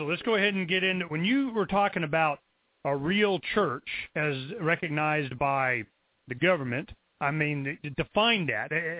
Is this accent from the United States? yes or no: yes; Florida, United States; Okay, now I'm from Florida as a kid, and I know the Seminole Indians was a Florida tribe.